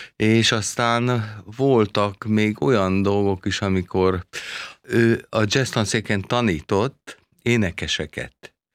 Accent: Kaposvár, Somogy, Hungary; born there; Én Kaposváron születtem, ott 8 évig hegedülni tanultam, ahogy a gyereknek illik.

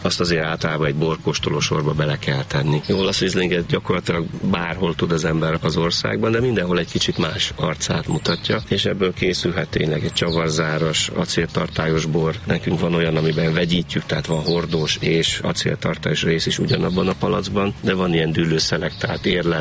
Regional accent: Jánoshalma, Bács-Kiskun, Hungary; alföldi vagyok eredetileg, az akkori jugoszláv, ma szerb határ mellől János Halmáról származom.

